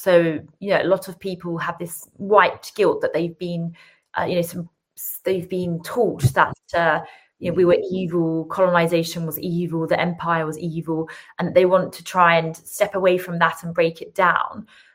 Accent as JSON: {"language": "English", "region": "England", "country": "United Kingdom", "said": "it's totally unfair for us as British or, you know, English people to be subjected to mass migration."}